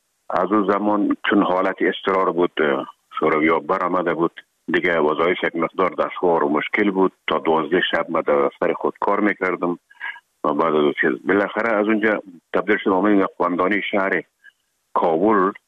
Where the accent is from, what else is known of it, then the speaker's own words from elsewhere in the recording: Herat, Afghanistan; now in Kabul, Afghanistan; مدتی که ما در کابل آمدیم، خود زمان از هرات که آمدیم